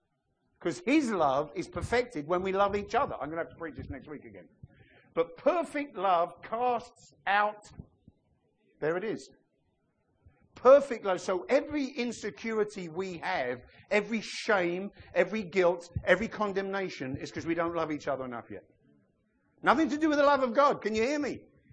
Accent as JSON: {"language": "English", "region": "England", "country": "United Kingdom", "said": "There's one thing, you see, I'm English. And believe it or not, apart from two Englishmen I know, me and Andy, the English are quiet. We're reticent."}